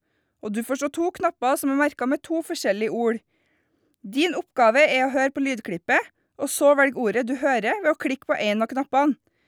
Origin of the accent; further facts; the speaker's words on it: Grong, Trøndelag, Norway; born there; og jeg bor i Grong. Jeg er 40 år gammel, og jeg ble født i Grong.